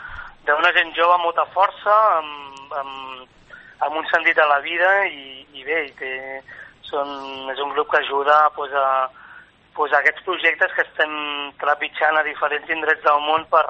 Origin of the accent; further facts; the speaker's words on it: Calella, Catalonia, Spain; la sort d'haver nascut a un gran poble, no? Ja sembla que els últims anys no puc estar gairebé mai en el meu poble, però bueno.